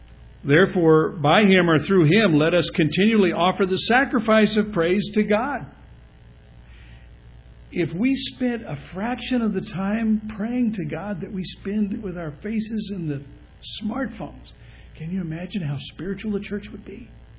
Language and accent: English; British Columbia, Canada; I said, "Yeah, I'm from Canada."